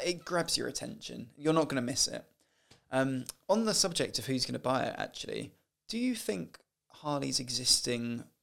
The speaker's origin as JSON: {"language": "English", "region": "London", "country": "United Kingdom", "tie": "born or raised there", "said": "as a biker growing up in South London, it was a place I'd go every weekend"}